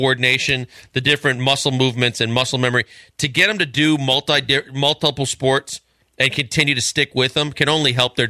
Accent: Midwest, United States; the one thing that I know growing up in the Midwest and coming down here

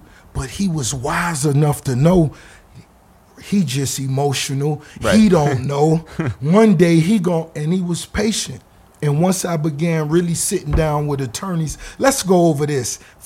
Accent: the South, United States; I was from the South.

